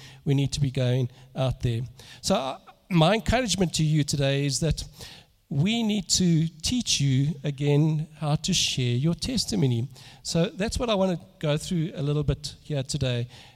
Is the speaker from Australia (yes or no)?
no; Germiston, Gauteng, South Africa; We grew up in Germiston, and we used to attend the Methodist church.